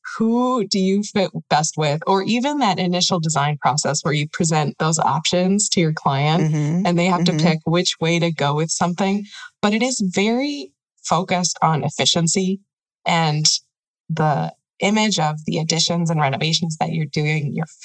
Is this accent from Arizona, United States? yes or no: no; South Dakota, United States; now in Minnesota, United States; Actually, I grew up in South Dakota, so there were not many birds there.